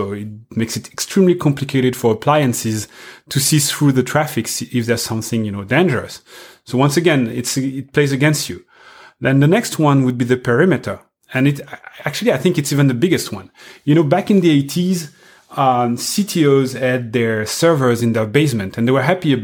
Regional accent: France; accent: French; English is a second language; I'm really happy to be there with you and discussing, and with my strong French accent, I hope everyone will understand.

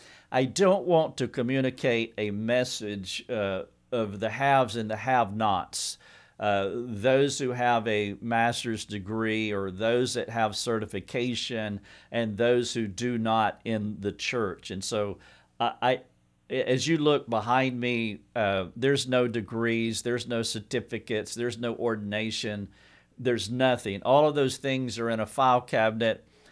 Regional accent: the South, United States; I'm from the South. The three R's down here are racing, wrestling, and religion.

